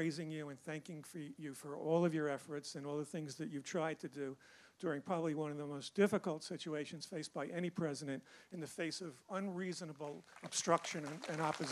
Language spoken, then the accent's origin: English; Cannon Falls, Minnesota, United States; from Cannon Falls Township.